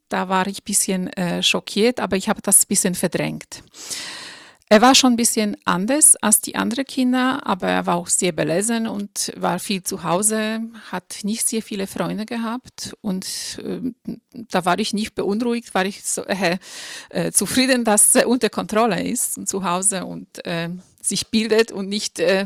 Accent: Poland; Ich bin in Polen aufgewachsen. Wir sind sehr, sehr katholisch. 99,9% sind alle katholisch.

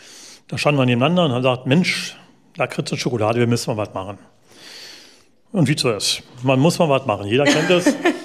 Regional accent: Potsdam, Brandenburg, Germany; Mit Potsdam verbinde ich inzwischen meine Existenz, das ist meine Heimat. Wobei mein Zentrum ist wirklich auch im Herzen, es bleibt Babelsberg. Egal, ob ich da wohne, ob ich meinen Kiez habe, ob Fußball.

